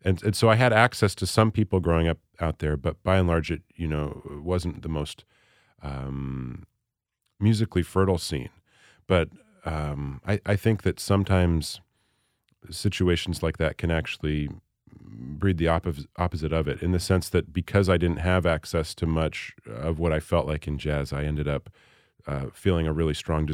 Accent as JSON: {"language": "English", "town": "Salt Lake City", "region": "Utah", "country": "United States", "tie": "born or raised there", "also_born_or_lived": "Seattle", "said": "I grew up mainly in Salt Lake City. I was born in Seattle, but left there when I was about 8 years old. So I got into music when I was a kid in Salt Lake."}